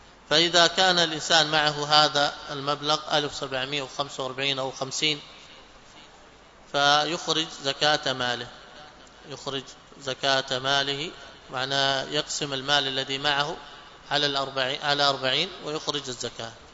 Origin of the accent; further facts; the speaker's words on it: Yemen; وزكاة الفضة قد يكون هنا عندنا في اليمن ليس لها قيمة محددة